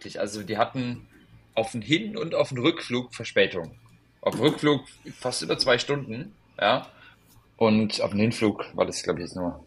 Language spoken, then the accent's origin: German; Cologne, North Rhine-Westphalia, Germany; ich als Kölner aufgewachsen, zwischen ganz vielen Türken